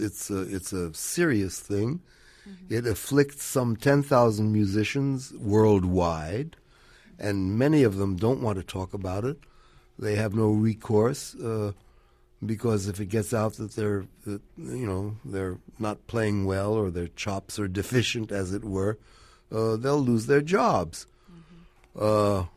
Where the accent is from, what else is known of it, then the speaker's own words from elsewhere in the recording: San Francisco, California, United States; I'm from San Francisco, and he came to San Francisco to the War Memorial Opera House